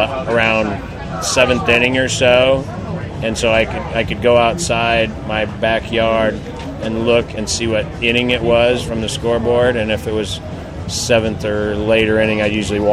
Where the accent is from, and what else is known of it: Omaha, Nebraska, United States